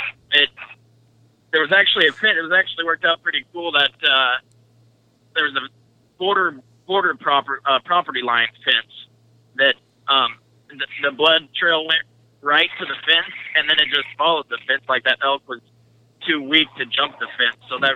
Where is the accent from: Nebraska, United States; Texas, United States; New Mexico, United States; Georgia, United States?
Nebraska, United States; Like, I'm a flatlander from Nebraska.